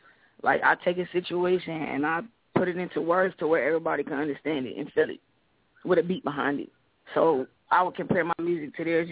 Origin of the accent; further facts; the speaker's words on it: New York, United States; For the fact that I'm from New York and I still haven't had an opportunity to do a show where I'm actually from yet.